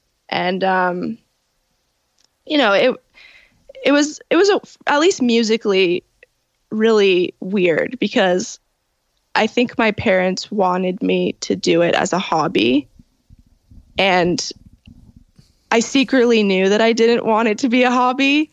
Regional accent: Toronto, Ontario, Canada; I was born in Toronto at, you know, Toronto General. And I grew up in the Italian area at St. Clair and Dufferin.

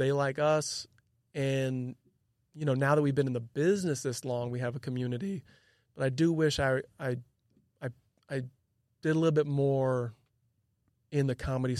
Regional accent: Illinois, United States; And growing up outside Chicago, everything's indoors for the most part.

